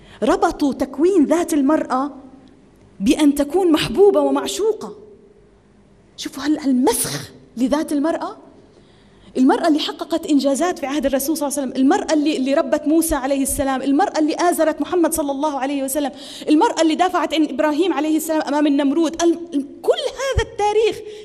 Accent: Egypt; كما هي الحال عندنا في مصر.

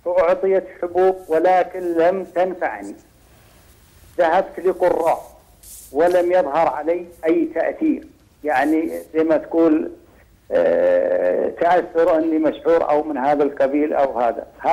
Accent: Abha, Asir, Saudi Arabia; من السعودية من أبها

